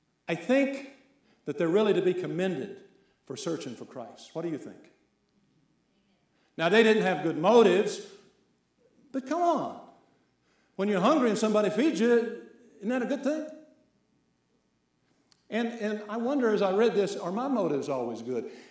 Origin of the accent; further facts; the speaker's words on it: Virginia, United States; And in the mountains where I grew up in Virginia, sometimes above those mountains we would hear the thunder rumbling.